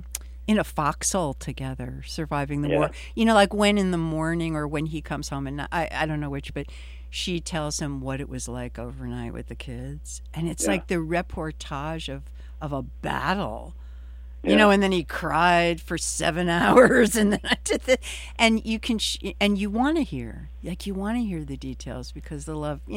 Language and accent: English; Newark, New Jersey, United States; Growing up in Newark was our little, it was lower middle class, little apartments, nothing great.